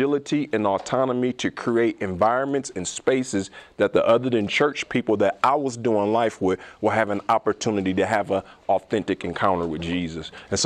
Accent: Peoria, Illinois, United States; I grew up in Peoria, Illinois, in the hood. So both of my parents went to prison, three of my four brothers, one of my sisters.

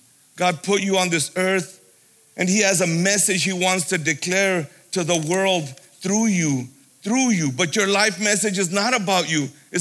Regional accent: Indio, California, United States; I'm from Indio, California.

